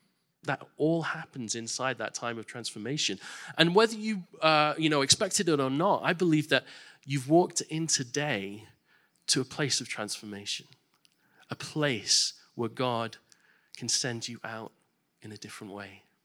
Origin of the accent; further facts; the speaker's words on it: England, United Kingdom; I was born in England, raised there, and many of you know that I became a Christian when I was very young, when I was 6 years old.